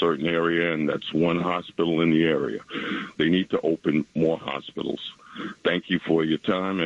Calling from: New York City, New York, United States; Good morning. … I'm calling from New York City.

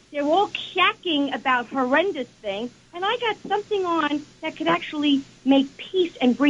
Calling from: Brooklyn, New York, United States; I'm calling from Brooklyn, downtown here, where we all are right now.

